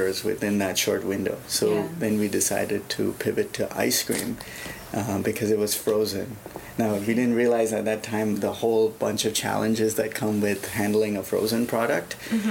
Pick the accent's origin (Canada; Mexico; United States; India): India; Mumbai, Maharashtra; As a kid, I grew up in Bombay, in India.